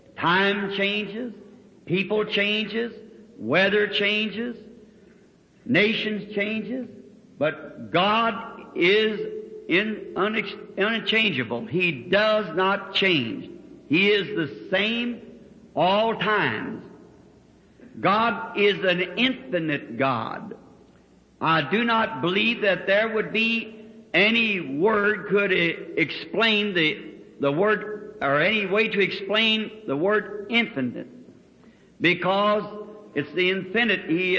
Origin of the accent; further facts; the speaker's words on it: the South, United States; I'm a Southerner, and it's supper to me.